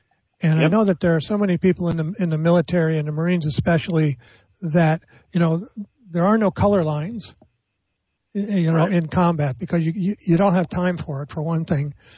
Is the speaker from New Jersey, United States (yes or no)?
yes; New Jersey, United States; I'm from New Jersey originally, and there were riots in Newark